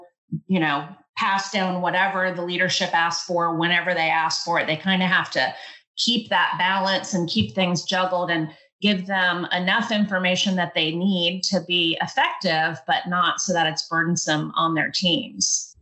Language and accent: English; Virginia, United States; I was from Northern Virginia. We talk fast.